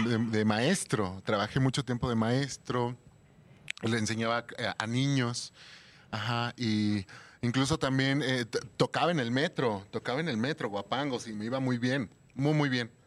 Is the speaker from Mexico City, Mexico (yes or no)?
yes; Mexico City, Mexico; Yo soy de aquí, de la Ciudad de México.